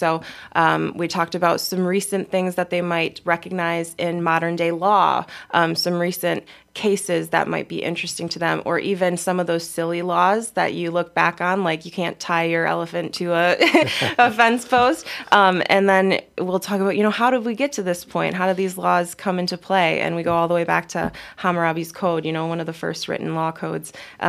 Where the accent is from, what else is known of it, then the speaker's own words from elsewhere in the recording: Reedsburg, Wisconsin, United States; So I grew up in Reedsburg, Wisconsin, graduated from Reedsburg Area High School.